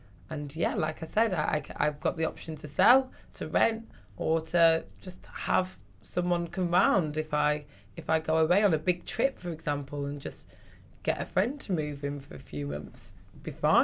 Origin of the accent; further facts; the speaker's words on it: Blackburn, North West England, United Kingdom; we grew up in this three-bedroom terraced house in Blackburn.